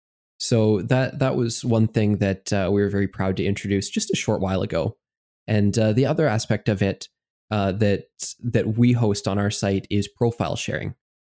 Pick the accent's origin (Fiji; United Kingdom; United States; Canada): Canada; Hey, as a Canadian, I have an affinity for them because they're a fellow Commonwealth country, right?